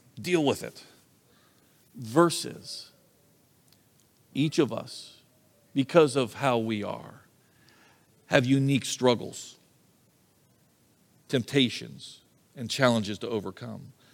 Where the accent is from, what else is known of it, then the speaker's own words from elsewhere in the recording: United States; I think as an American, in our kind of culture, our kind of value system